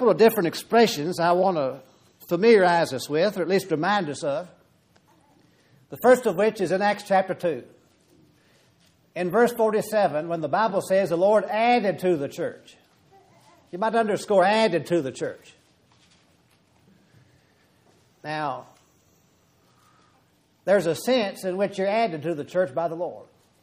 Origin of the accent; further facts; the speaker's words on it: Terre Haute, Indiana, United States; I come from Terre Haute, Indiana.